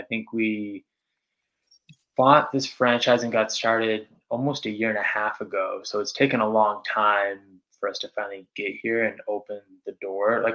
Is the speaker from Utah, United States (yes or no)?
yes; Salt Lake City, Utah, United States; now in Southwest Florida, United States; I'm originally from Salt Lake City, which is where a lot of them started, coincidentally. And then when we moved out here a few years back